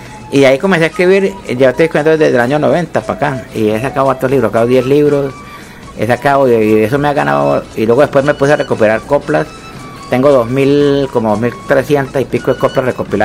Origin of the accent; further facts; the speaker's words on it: Prado, Tolima, Colombia; Señorita, yo soy de Prado, Tolima, soy puro calentano.